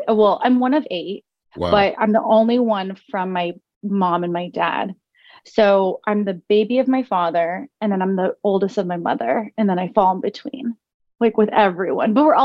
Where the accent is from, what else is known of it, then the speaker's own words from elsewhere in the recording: Los Angeles, California, United States; I'm from here, born and raised in LA.